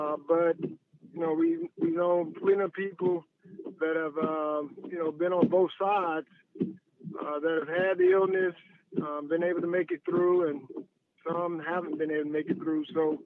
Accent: Thomasville, Georgia, United States; Well, as you mentioned, I'm from Thomasville, Georgia, and I've been blessed to have my parents there, both still living.

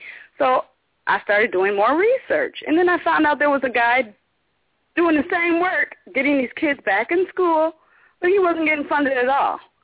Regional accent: Minnesota, United States; moved away; I'm from Minnesota, but I don't live there anymore.

